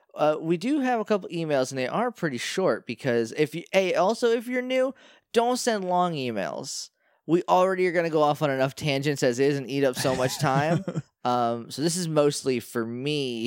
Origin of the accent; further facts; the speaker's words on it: Calgary, Alberta, Canada; I'm from Calgary, Alberta, Canada.